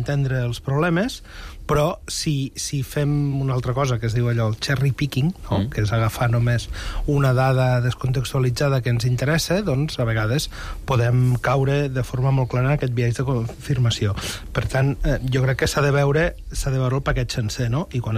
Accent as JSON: {"language": "Catalan", "town": "L'Albi", "region": "Catalonia", "country": "Spain", "said": "És a dir, al meu poble, a l'Albi, no hi ha carteristes."}